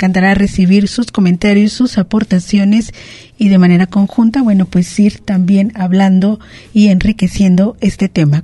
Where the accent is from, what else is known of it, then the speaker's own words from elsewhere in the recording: Mexico; nosotros como mexicanos